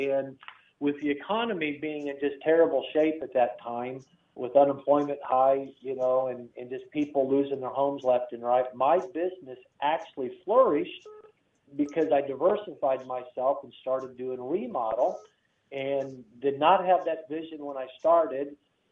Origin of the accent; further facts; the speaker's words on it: Greenwood, United States; Well, I grew up down here in the Greenwood area, so I'm a Southsider, so I've seen a lot of changes down here through the years